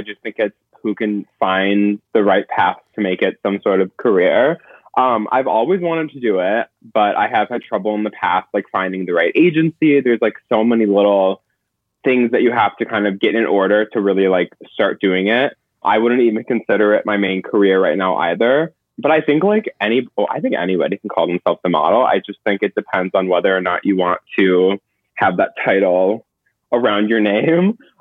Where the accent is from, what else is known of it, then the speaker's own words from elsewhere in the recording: Minneapolis, Minnesota, United States; I grew up in Minneapolis, and the Minneapolis industry, the Minneapolis like scene just wasn't for me.